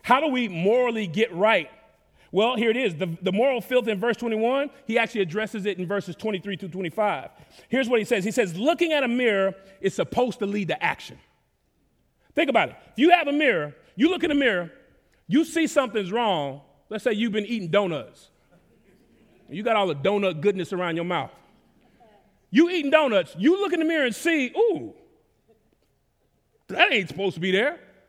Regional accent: Dallas, Texas, United States; I grew up in Dallas, and every year in the fall, we would have this day where we got to not go to school.

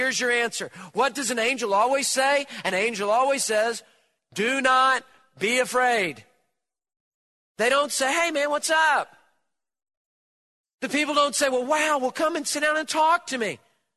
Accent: Houston, Texas, United States; I'm a native Houstonian. I grew up on the Oilers, Bum Phillips.

